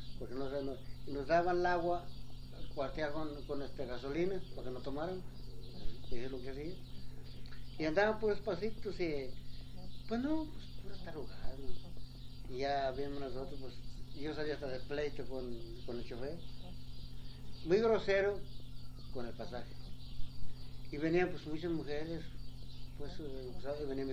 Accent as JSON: {"language": "Spanish", "region": "Jalisco", "country": "Mexico", "tie": "born or raised there", "moved": "as an adult", "said": "Pues yo soy de originario de Jujula, Jalisco. Yo nací en un rancho y de 24 años me vine para acá. Pues casi mi vida la pasada, fíjate, yo tengo más como cerca de 50 años."}